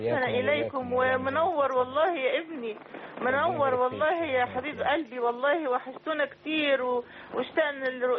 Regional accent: Egypt; ان احنا مصريين

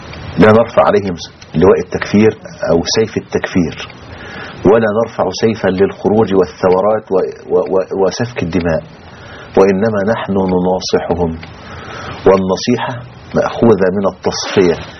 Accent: Egypt

